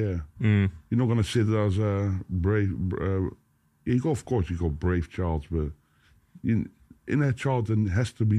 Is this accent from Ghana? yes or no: no; Boxtel, North Brabant, Netherlands; now in Vlijmen, Netherlands; I live there. I'm not from it. I'm from Boxtel.